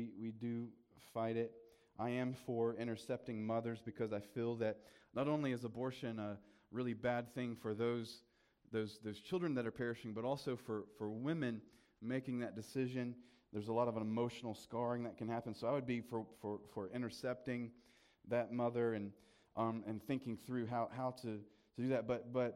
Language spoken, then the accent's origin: English; South Carolina, United States; accent: country; You guys know that I'm from the country. I'm from South Carolina, and some of you know that I've been there for about a week, so it'll take me another week to kind of shake my country accent.